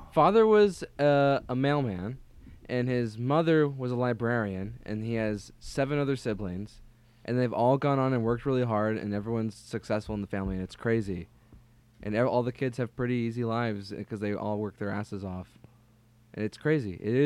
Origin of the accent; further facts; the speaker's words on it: Denver, Colorado, United States; I'm from Denver.